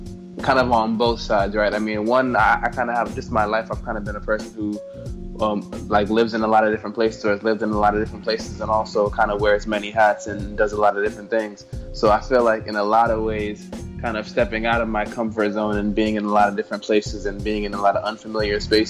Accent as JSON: {"language": "English", "country": "Jamaica", "tie": "born or raised there", "said": "we learned about him as kids growing up in Jamaica"}